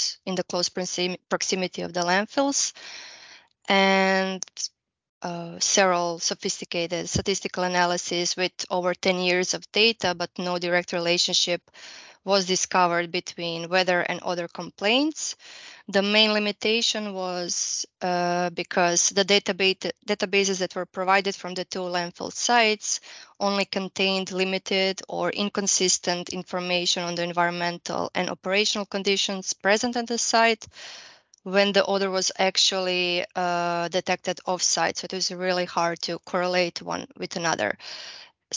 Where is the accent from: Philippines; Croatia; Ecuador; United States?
Croatia; So as I was growing up in Croatia, I always wanted to be a teacher.